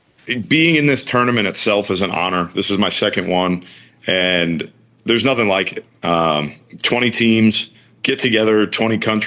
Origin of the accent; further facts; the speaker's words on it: Virginia, United States; I get it. I'm from Virginia. it's not the most Italian thing in the world, but we're honoring where we came from.